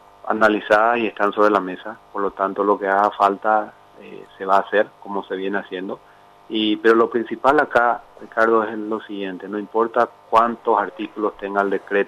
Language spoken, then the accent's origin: Spanish; Paraguay; y no estamos acostumbrados a perder como paraguayos, y esta guerra no la podemos perder.